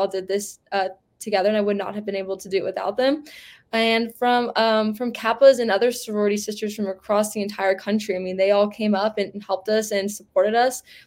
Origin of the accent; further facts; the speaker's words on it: Colorado, United States; I am from Colorado